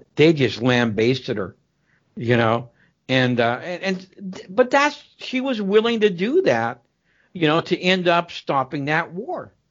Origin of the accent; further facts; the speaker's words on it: Erie, Pennsylvania, United States; And she spoke at a college in my hometown, little dumpy Erie, Pennsylvania, population about 135,000.